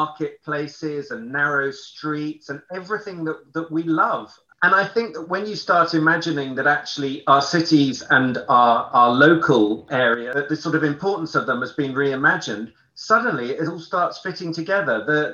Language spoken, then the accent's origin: English; London, United Kingdom; I grew up near Richmond Park in London, and I navigate Richmond Park through where I remember the beautiful oak trees are. I now live near Dulwich Park